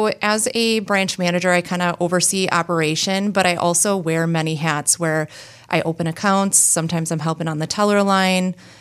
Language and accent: English; Wisconsin, United States; now in Beaver Dam, United States; I actually was born and raised in the Sheboygan County area, and I'm a transplant here.